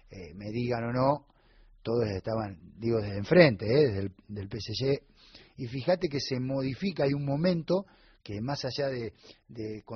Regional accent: Argentina; nosotros tenemos esa rara costumbre como argentino

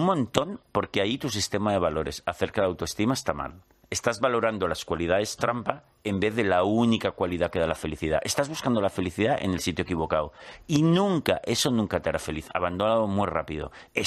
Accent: Barcelona, Catalonia, Spain; ya sabes que yo soy de Barcelona, sí.

